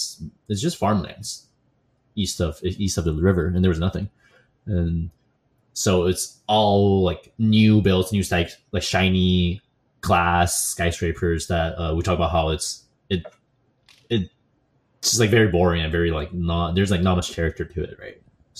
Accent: Taipei, Taiwan; favorites are Taipei, which I'm like very biased because of personal experience, or because it's like my hometown.

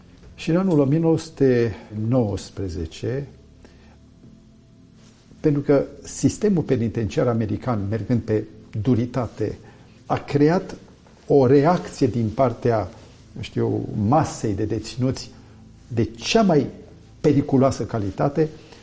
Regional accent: Romania; Eu sunt român pentru că am stat între români.

